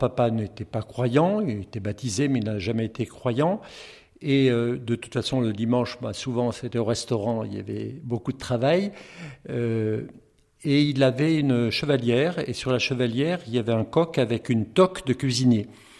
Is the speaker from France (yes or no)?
yes; Tournon, Auvergne-Rhône-Alpes, France; born there; je suis né tout simplement à Tournon, sous la tour de la Vierge. Là, il y avait l'hôpital à l'époque, voilà. Donc je suis né à Tournon et j'ai été baptisé le 18 mars, exactement, à Mauves, dans le village de ma grand-mère